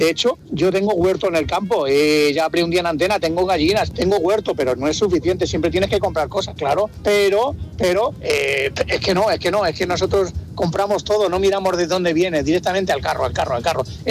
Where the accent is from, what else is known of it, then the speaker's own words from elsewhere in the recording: Alicante, Valencian Community, Spain; de Alicante.